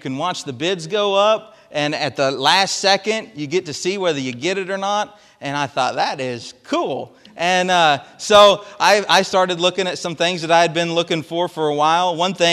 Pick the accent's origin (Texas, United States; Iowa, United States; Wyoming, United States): Iowa, United States; I'm originally from Iowa, as most of you know, and Iowa grows some big deer.